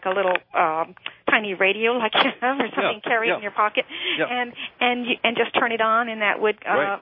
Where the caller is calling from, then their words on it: San Francisco, California, United States; from San Francisco Bay Area.